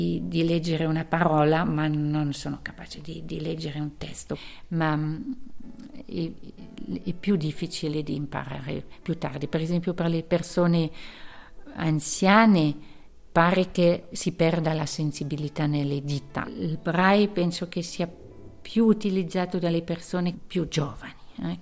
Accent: French-speaking Switzerland, Switzerland; Italian is a second language; now in Ticino, Switzerland; di origine sono della Svizzera francese e sono in Ticino da più di 35 anni.

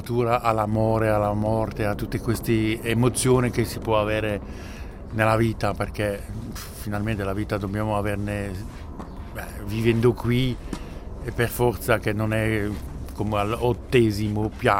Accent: Wallonia, Belgium; Italian is a second language; now in Switzerland; Noi arriviamo, la mia moglie e io, dal Belgio. Sì, la parte francofono, dunque siamo wallone.

